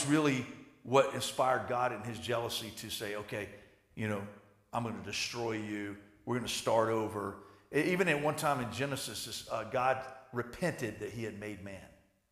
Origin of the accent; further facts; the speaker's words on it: the South, United States; Now, I grew up in the South, and we used to go around and go ask people, are you blood bought?